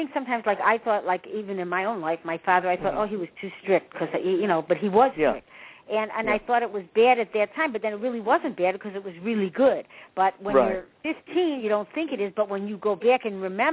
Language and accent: English; Chicago, Illinois, United States; I mean, like, when I lived in Chicago and I grew up in Chicago.